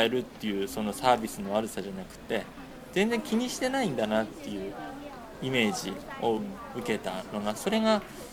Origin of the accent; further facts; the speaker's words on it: Yamagata, Japan; now in China; 出身は山形県です。中国に留学に来てちょうど半年が経ちました。